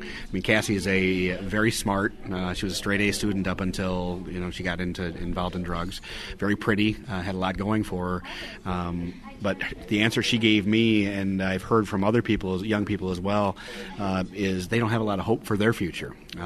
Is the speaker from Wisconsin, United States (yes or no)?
yes; Green Bay, Wisconsin, United States; Well, you know, my hometown, we have a similar task force. Brown County, Green Bay area has a similar task force.